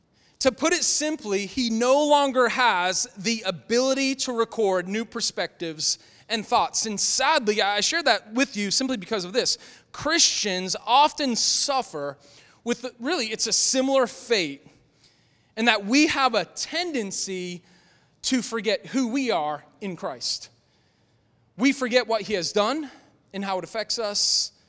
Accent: Northeast, United States; I grew up in the Northeast. We had the White Mountains.

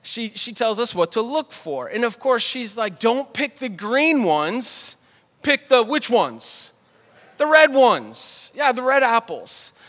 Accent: Boston, Massachusetts, United States; And I grew up in the Northeast, and you know the phrase, how you like them apples. You know, that's from Boston, man. That's where I'm from.

